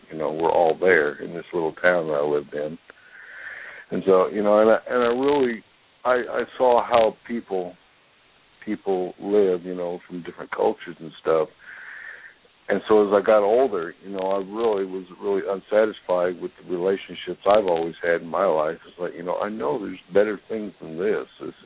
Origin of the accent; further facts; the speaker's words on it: Alabama, United States; Well, I'm from Alabama.